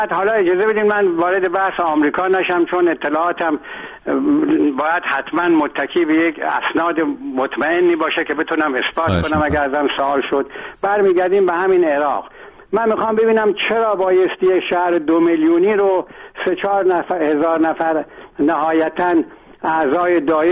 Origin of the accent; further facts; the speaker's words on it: Iran; من خودم ایرانیم